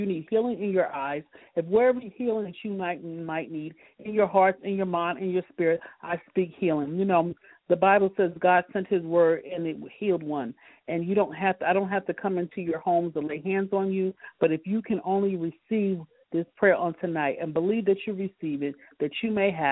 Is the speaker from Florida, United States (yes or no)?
yes; Miami, Florida, United States; You know, I'm from Miami, Florida, haven't been there in years. But I can remember as a little girl, when the storm came, that the palm trees were still standing.